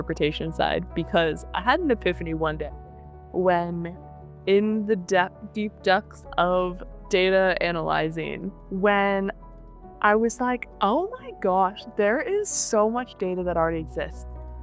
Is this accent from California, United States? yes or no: no; Idaho, United States; I was born and raised in Idaho. And if you're familiar with the good old potato state, it is more on the conservative side of things.